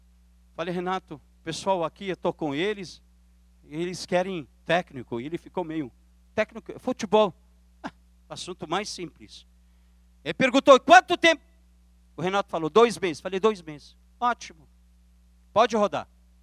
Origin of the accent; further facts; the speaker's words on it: Brazil; eu sou do Brasil.